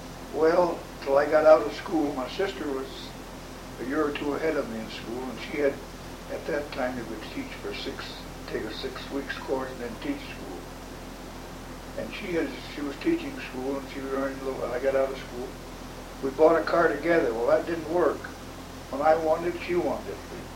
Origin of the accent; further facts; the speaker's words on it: Northville, Michigan, United States; I was born on Six Mile Road, a half a mile east of Napier. Uh-huh. So that is just about 3 miles from where I was born. And I've lived here nearly all my life.